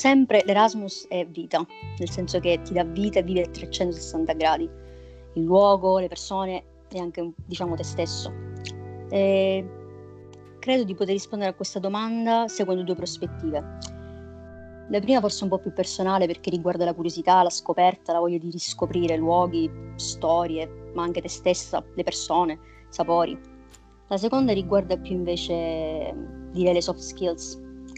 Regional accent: Acireale, Sicily, Italy; vengo da Cireale, ho studiato relazioni internazionali.

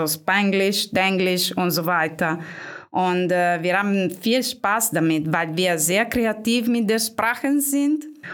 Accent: Italy; German is a second language; Und stell dich vor, ich bin Italienerin und ich muss auf Deutsch und auf Englisch meinen Job zu verstehen und zu lernen.

